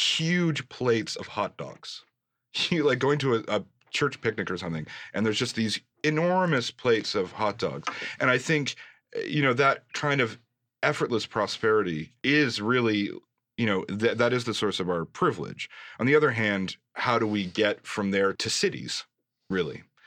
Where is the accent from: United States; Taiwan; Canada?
Canada; Alberta; now in Ontario, Canada; I think the fact that I'm from Alberta actually makes a difference